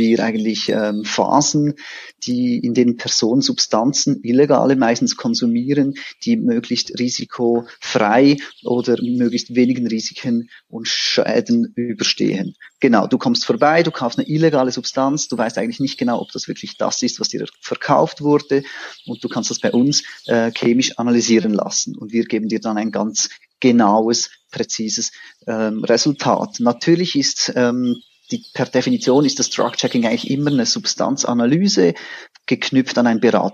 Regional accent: Switzerland; Ich bin aus der Schweiz, wie man hört. Ich wohne in Zürich. Ich arbeite in Zürich. Genau, ich bin 37.

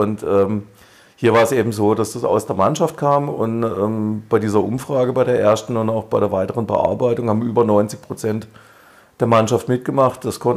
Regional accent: Baden-Württemberg, Germany

